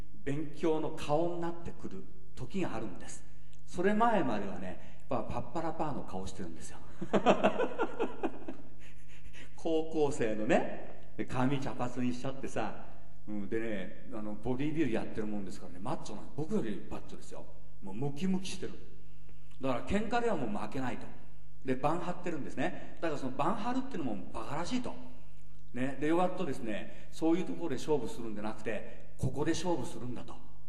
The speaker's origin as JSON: {"language": "Japanese", "town": "Suwa", "region": "Nagano", "country": "Japan", "tie": "born or raised there", "said": "北海道か、あるいはうちの田舎ね、諏訪なもんですから、あの八ヶ岳の近辺がいいんですね。"}